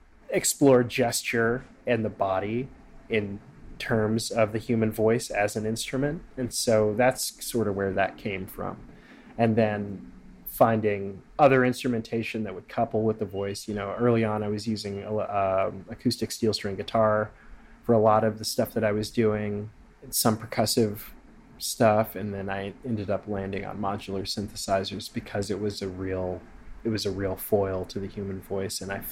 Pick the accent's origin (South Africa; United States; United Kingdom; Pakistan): United States; Kansas City, Missouri; no, I'm also from Missouri. I'm from Kansas City, Missouri.